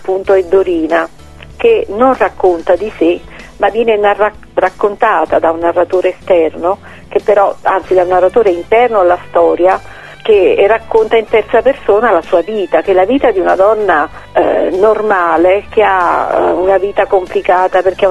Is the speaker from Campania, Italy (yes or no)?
yes; Avellino, Campania, Italy; Io sono appunto di Avellino, l'Irpinia è la mia terra